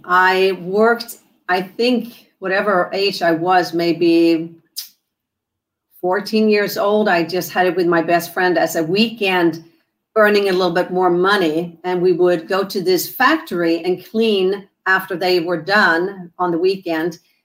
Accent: Ystad, Skåne, Sweden; Well, that's my hometown.

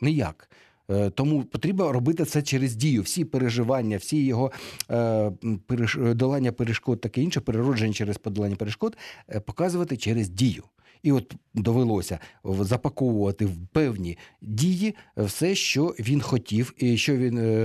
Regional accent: Luhansk, Luhansk Oblast, Ukraine; Я ж теж зі сходу, так само ж. Я ж теж з Луганська.

